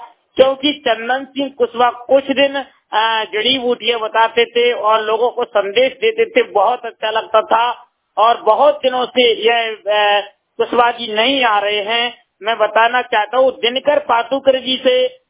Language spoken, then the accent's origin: Hindi; Shivpuri, Madhya Pradesh, India; मैं साथियों शिवपुरी जिले से हूँ